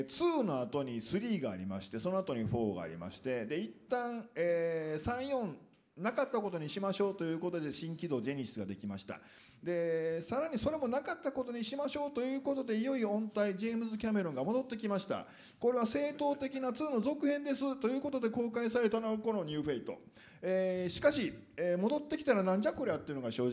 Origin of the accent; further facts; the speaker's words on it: Kobe, Hyogo, Japan; その頃からやっぱりポロリっていうのは僕の長田区では結構共通語になってまして